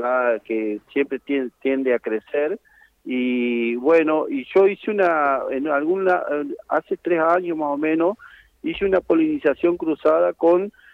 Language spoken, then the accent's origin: Spanish; Montoya, Entre Ríos, Argentina; also born or lived in Victoria; Yo soy nacido en Vitoria, viví toda mi vida, hasta los 25 años, viví en Montoya, un paraje del departamento Vitoria.